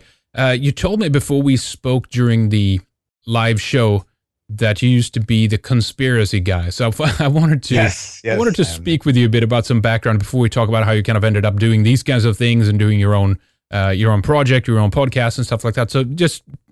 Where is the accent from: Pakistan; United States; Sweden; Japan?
Sweden; from Sweden, and we have headquarters in the land of the Goths, in Scandinavia